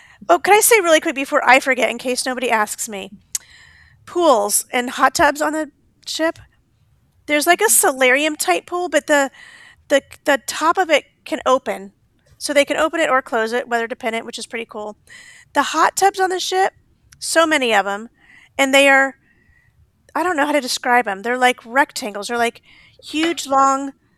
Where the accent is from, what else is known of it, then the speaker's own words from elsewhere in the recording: United States; because I'm an American and I don't speak another language, unfortunately.